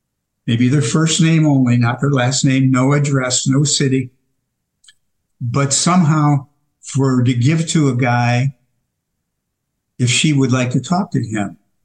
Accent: Michigan, United States; I'm a Midwesterner, by the way. I'm from Michigan, originally.

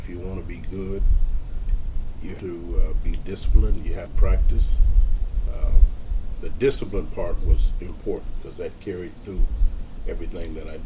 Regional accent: Muncie, Indiana, United States; Born and raised in Muncie. I went to, after graduating from high school, Ball State in 1974.

